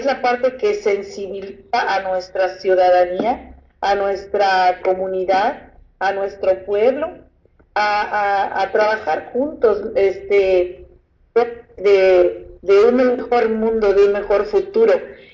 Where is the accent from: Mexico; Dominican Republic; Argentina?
Mexico; nosotros como mexicanos ni siquiera en la patria tenemos esa unidad